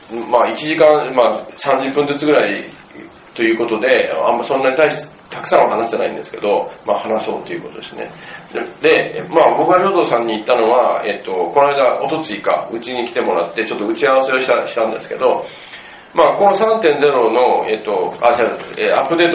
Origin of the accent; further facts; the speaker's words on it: Kansai, Japan; 僕も関西の人間なんで